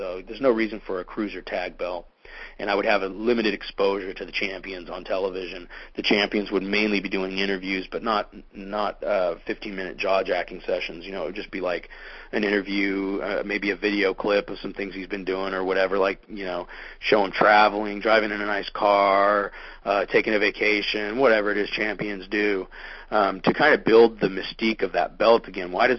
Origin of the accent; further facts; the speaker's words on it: Berkeley, California, United States; born there; My parents were, from Berkeley area. I was born in Berkeley.